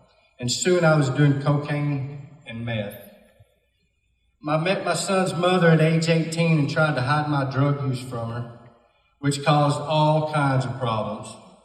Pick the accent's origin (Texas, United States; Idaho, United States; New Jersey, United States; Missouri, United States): Texas, United States; Clyde; So I grew up in Clyde, Texas, where I went to high school.